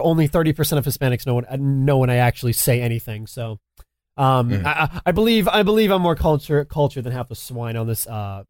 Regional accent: United States; no, I'm an American. I believe in freedom for all.

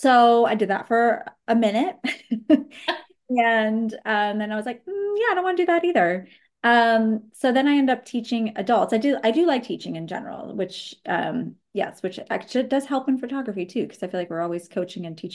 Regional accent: Indiana, United States; also born or lived in Chicago; now in Baltimore, United States; But I live just outside of Baltimore, Maryland, as you said. And we did. I grew up in Indiana. I lived in Chicago, so Midwest girl at heart.

